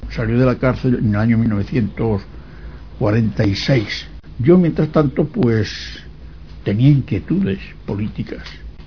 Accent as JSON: {"language": "Spanish", "town": "Yecla", "region": "Region of Murcia", "country": "Spain", "tie": "born or raised there", "said": "Nací en Yecla, de la provincia de Murcia, hace 80 años. Cuando era un adolescente y residía en mi pueblo"}